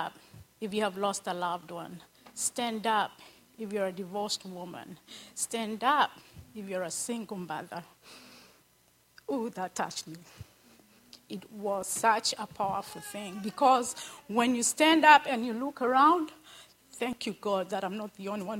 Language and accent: English; Kiambu County, Kenya; I'm from Kenya, Kiambu.